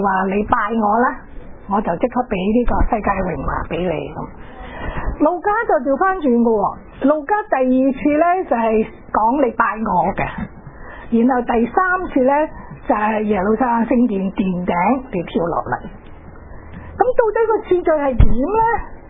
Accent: China; 比我哋中国人以前嗰啲卜斋咧

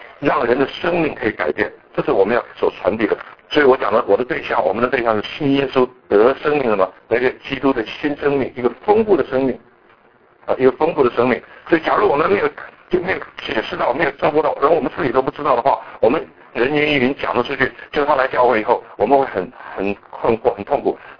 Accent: Taiwan; 我们从台湾来的也卷一个纸，还卖钱的

